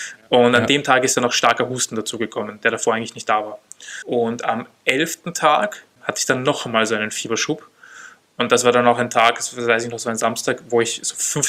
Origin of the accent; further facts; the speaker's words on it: Vienna, Austria; ich war auf der Neurologie in einem Spital, was bei uns in Wien relativ viele Covid-Fälle hat.